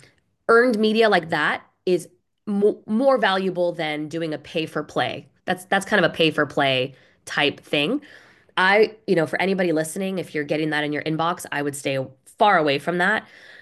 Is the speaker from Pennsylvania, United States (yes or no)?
no; Los Angeles, California, United States; I'm originally from Los Angeles.